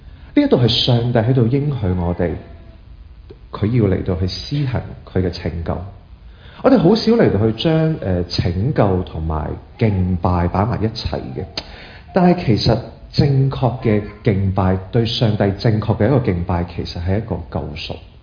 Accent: Hong Kong; 就好似嗰時候細個嗰陣時喺香港

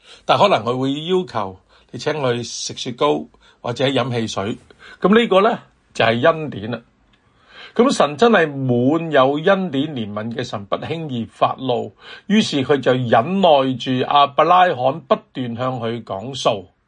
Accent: Hong Kong; 我哋香港人啊或者中国人呢就唔知你有冇去过东南亚旅行啦

